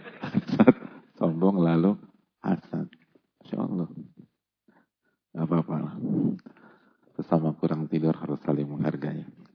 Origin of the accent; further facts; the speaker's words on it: Jakarta, Indonesia; Jujur-jujuran aja kita anak Jakarta.